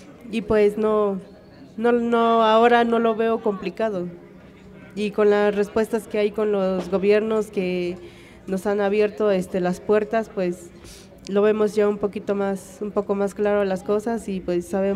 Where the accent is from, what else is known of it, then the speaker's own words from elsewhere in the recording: San Cristóbal de las Casas, Chiapas, Mexico; Sí, somos de San Cristóbal de las Casas, sí.